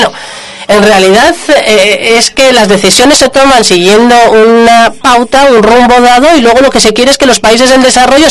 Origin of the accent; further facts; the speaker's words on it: Senegal; de Senegal.